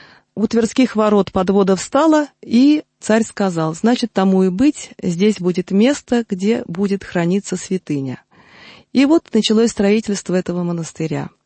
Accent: Moscow, Russia; а я москвичка в седьмом колене

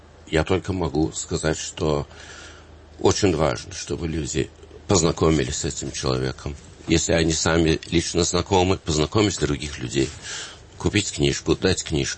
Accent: Moscow, Russia; конечно, я из Москвы, а она зарубежная, до нашего брака

